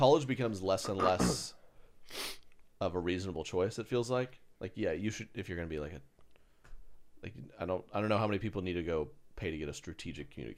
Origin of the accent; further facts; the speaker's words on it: Oklahoma, United States; I grew up in Oklahoma. No chipmunks there.